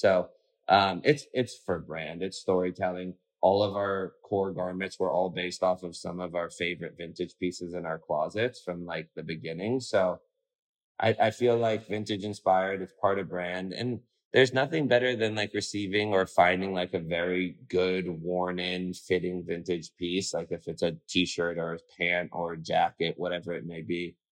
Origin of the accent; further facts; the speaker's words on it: Malibu, California, United States; LA's home to me. I grew up in Malibu.